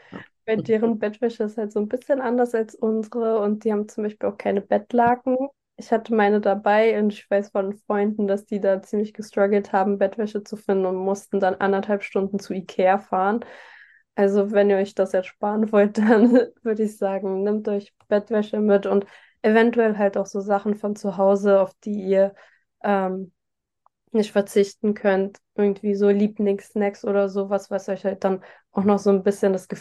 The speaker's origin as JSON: {"language": "German", "region": "Berlin", "country": "Germany", "tie": "born or raised there", "said": "Also, ich bin zwar in Berlin aufgewachsen, das ist ja auch eine Hauptstadt, eine Großstadt"}